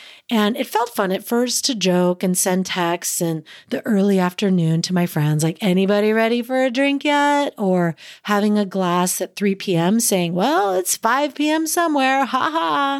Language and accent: English; California, United States; born there; You know, I was born in California, loved wine tastings